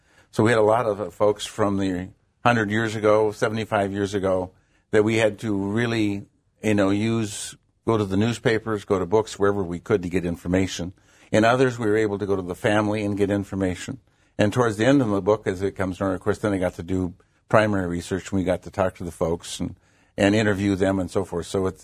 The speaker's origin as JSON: {"language": "English", "town": "Crosby", "region": "North Dakota", "country": "United States", "said": "Originally, I'm from Crosby, in the very northwest corner, north of Williston, right on that corner. The farm was 3 miles from Canada, 22 miles from Montana."}